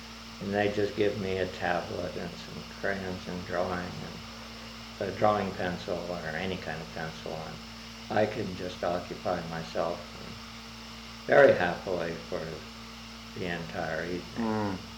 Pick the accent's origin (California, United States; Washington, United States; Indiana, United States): Washington, United States; Cosmopolis; born there; Well, I was born in Cosmopolis, Washington